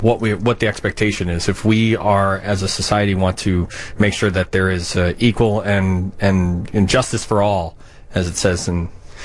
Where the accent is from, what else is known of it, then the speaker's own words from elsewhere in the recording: Chicago, Illinois, United States; I'm embarrassed by it as a Chicagoan because I don't want our name dragged through the mud.